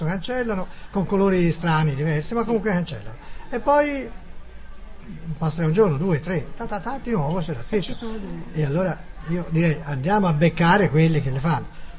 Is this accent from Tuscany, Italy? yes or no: yes; Pelago, Tuscany, Italy; Sperduto a Firenze, io vengo da Pelago, come si fa?